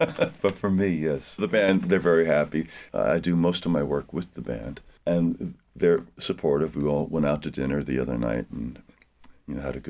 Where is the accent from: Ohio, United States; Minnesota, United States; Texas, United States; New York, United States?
New York, United States; Malverne; also born or lived in Elmhurst, Queens; I was born in Queens, in Elmhurst, Queens. My father was a New York City detective.